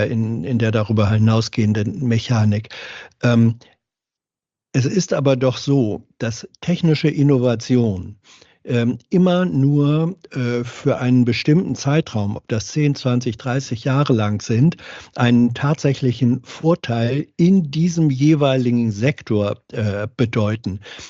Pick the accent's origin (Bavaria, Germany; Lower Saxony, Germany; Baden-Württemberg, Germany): Lower Saxony, Germany; Hanover; Meine Heimatstadt ist Hannover.